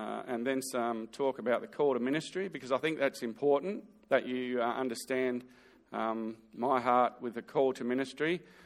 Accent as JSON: {"language": "English", "region": "Western Australia", "country": "Australia", "tie": "born or raised there", "said": "So I'm more Australian than most people in the room. As far as spiritual upbringing goes, had a little bit of Anglican church as a young kid and Sunday school, which and then we shifted out to the farm north of Albany."}